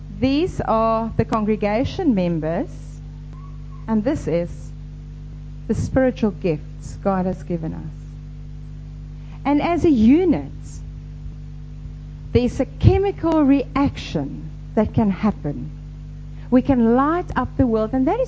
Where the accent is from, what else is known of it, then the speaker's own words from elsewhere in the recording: South Africa; Now, I grew up in South Africa in the Kaap Boekerveld.